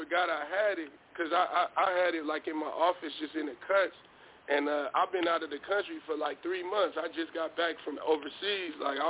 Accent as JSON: {"language": "English", "town": "Oakland", "region": "California", "country": "United States", "tie": "born or raised there", "said": "And then growing up in Oakland, you know, you're seeing"}